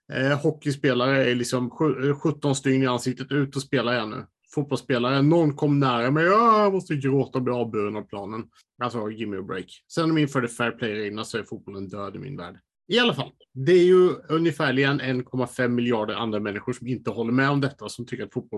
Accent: Sweden; Jag är svensk så jag tycker om hockey.

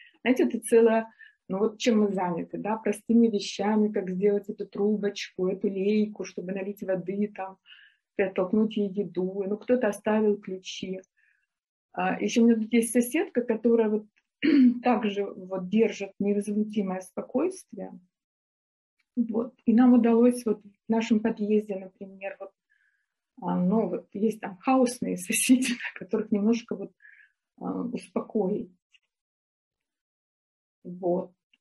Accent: Moscow Oblast, Russia; born there; мы русские, я родилась там в Подмосковье, папа, я сказала, сибиряк.

